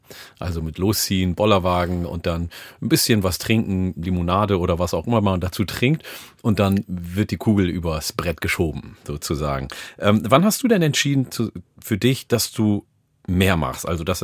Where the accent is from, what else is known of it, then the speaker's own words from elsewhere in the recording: Osnabrück, Lower Saxony, Germany; moved away; Mein heutiger Gast kommt aus meiner alten Heimat, aus Osnabrück